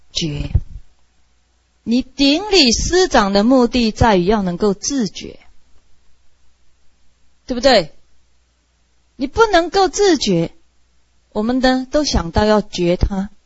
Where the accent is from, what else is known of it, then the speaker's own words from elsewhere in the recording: United States; 他们问我从哪里来，我说我从美国来